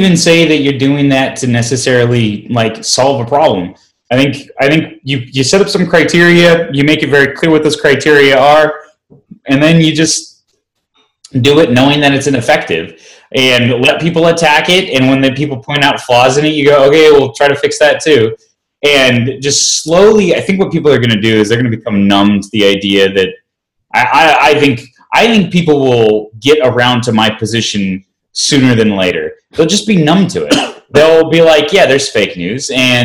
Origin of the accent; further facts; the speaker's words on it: United States; But as an American, I really hate it.